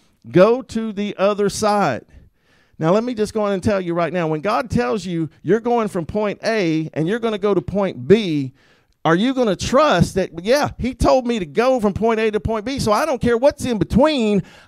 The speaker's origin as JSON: {"language": "English", "town": "Opelika", "region": "Alabama", "country": "United States", "tie": "born or raised there", "said": "Go start a church in Opelika, Auburn, our home, my hometown. Go home and start a church."}